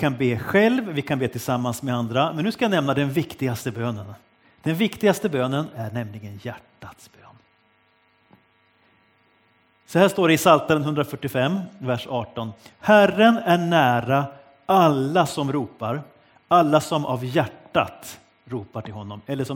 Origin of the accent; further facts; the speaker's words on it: Gävleborg County, Sweden; Jag växte upp i Hälsingland, där i den byn där jag föddes